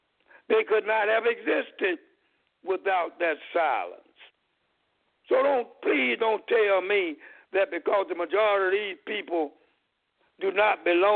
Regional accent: the South, United States; I grew up in the South. The majority of supporters of segregation in my city were not rabid racists.

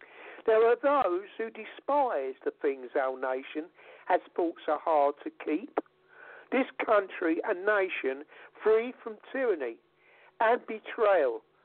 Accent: England, United Kingdom; I'm an Englishman

